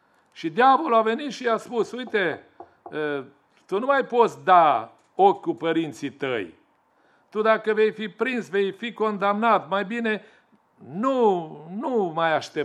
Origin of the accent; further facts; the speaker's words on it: Bihor County, Romania; also born or lived in Reșița; Eu sunt din Bihor și m-am dus în Reșița. Acolo am lucrat pe șantier de tineret.